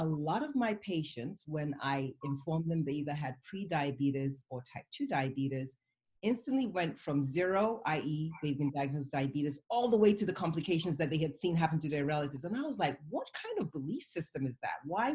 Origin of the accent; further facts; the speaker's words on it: United Kingdom; born there; I'm British born, but Nigerian parentage.